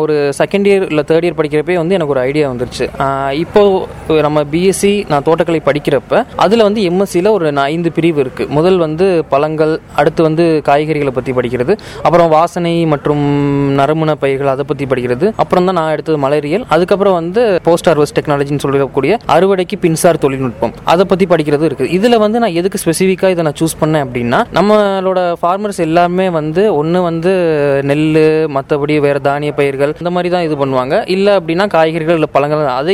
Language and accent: Tamil; Tiruvadanai, Tamil Nadu, India; என்னுடைய சொந்த ஊர் வந்து ராமநாதபுரம் மாவட்டம் பக்கத்தில் உள்ள திருவாடனைங்கிற ஊர் தான் என்னோட சொந்த ஊர்.